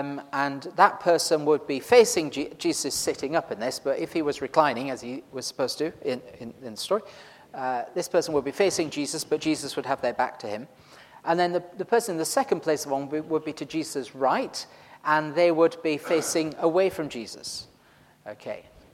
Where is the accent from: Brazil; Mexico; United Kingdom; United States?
United Kingdom; Yorkshire and the Humber; but I am from Yorkshire originally.